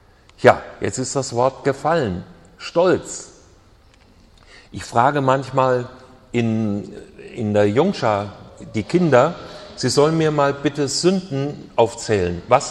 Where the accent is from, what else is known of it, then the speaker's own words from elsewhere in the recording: Hesse, Germany; Ich muss euch etwas aus meiner nordhessischen Heimat erzählen. Ich bin im Schwalm-Eder-Kreis aufgewachsen, da fließt die Schwalm, ein Fluss.